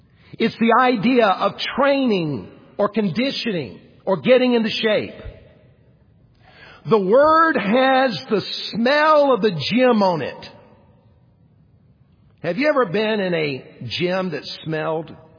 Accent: South Carolina, United States; I grew up in South Carolina.

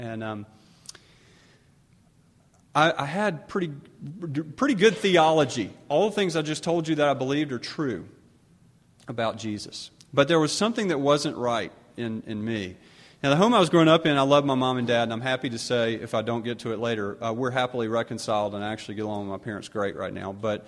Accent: Augusta, Georgia, United States; born or raised there

